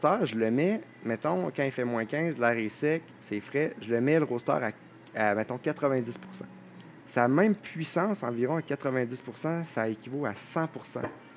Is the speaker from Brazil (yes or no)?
yes; Rio de Janeiro, Brazil; accent: Rio; French is a second language; C'était pas mon accent de Rio.